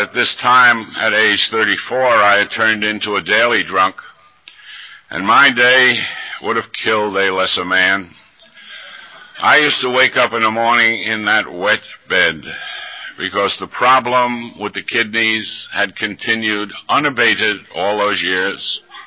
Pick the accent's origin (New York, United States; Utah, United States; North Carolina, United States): New York, United States; Bronx; Now, even though I grew up in the Bronx, I understood the theory of commuting.